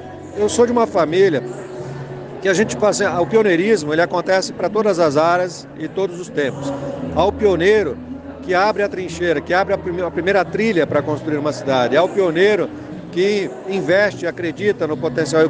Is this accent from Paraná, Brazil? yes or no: yes; Cascavel, Paraná, Brazil; born there; Eu nasci em Cascavel, né? Eu sou nascido em Cascavel